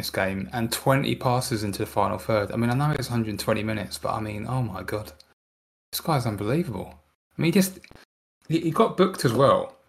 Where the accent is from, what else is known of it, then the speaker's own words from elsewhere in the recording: England, United Kingdom; You know, I'm very English in that sense.